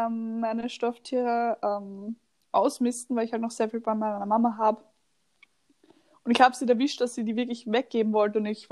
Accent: Vienna, Austria; Also wenn du mal bei uns in Wien bist, ich muss dir den zeigen

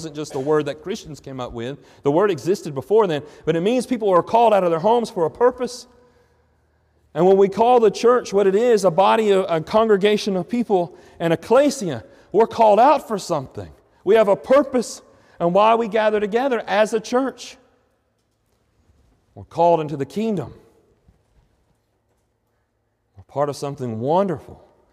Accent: Montgomery, Alabama, United States; born there; I remember my parents tell me I was born in Montgomery, Alabama, and they brought me home to the trailer that they lived in.

